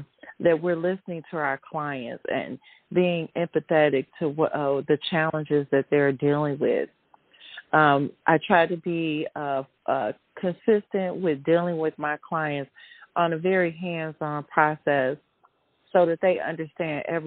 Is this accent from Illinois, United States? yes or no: yes; Chicago, Illinois, United States; I am a native of Chicago. I'm originally from the Bronzeville community. I've lived there for over 25 years, and it's a wonderful community.